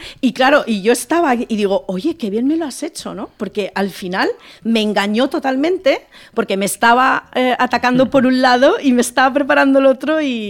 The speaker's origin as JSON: {"language": "Spanish", "town": "Madrid", "region": "Community of Madrid", "country": "Spain", "said": "Yo cuando volvía a Madrid, yo decía, oh, qué bordes somos aquí, ¿no?"}